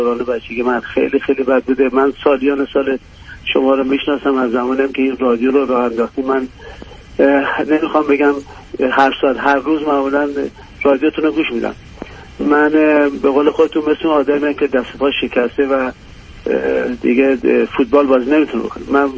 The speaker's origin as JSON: {"language": "Persian", "country": "Iran", "moved": "yes", "said": "من چندی ساله که از ایران اومدم بیرون،"}